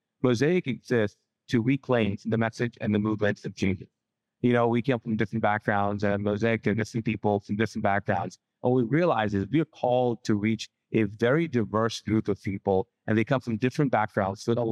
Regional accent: Kuwait; So I grew up in Kuwait as a Pakistani and also as a Muslim.

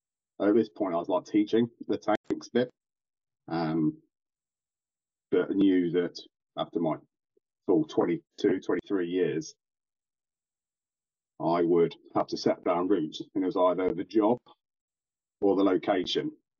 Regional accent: Melton Mowbray, East Midlands, United Kingdom; I grew up in the Midlands in England, a place called Melton Mowbray, famous for pork pies, hunting, and a bit of a rural scene around here.

